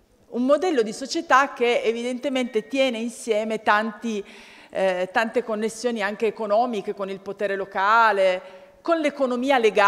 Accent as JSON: {"language": "Italian", "town": "Turin", "region": "Piedmont", "country": "Italy", "said": "io vengo da Torino, giro un po' tutta l'Italia, no?"}